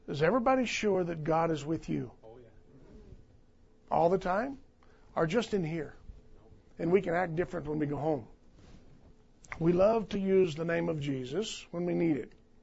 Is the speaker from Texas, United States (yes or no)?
yes; Texas, United States; You know, I'm from South Texas.